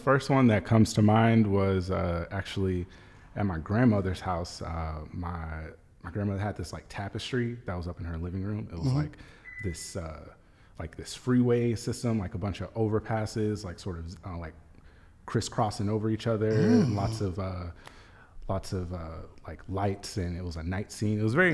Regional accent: Memphis, Tennessee, United States; But yeah, like I was born and raised in Memphis, and I'm assuming that the overpass work was of Memphis, but like my memories of Memphis are so weird

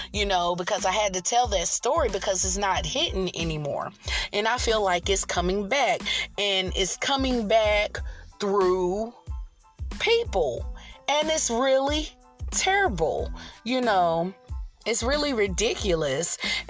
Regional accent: Raleigh, North Carolina, United States; like, I'm from Raleigh, North Carolina, right?

